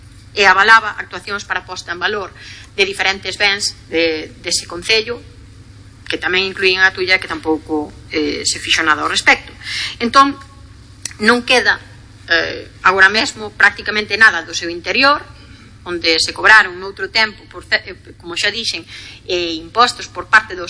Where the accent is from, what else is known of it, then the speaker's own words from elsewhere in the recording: Galicia, Spain; todo aquilo que é parte da nosa identidade como galegos, como galegas